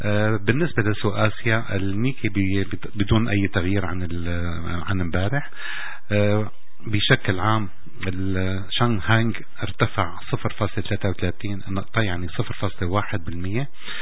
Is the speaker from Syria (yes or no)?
yes; Syria; طبعا احنا تميزنا كسوريين خارج البلد ننشهر وننعرف اكتر،